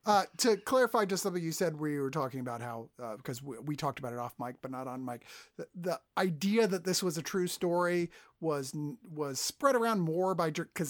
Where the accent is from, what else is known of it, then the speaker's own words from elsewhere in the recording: Poland; I grew up in Poland as a child.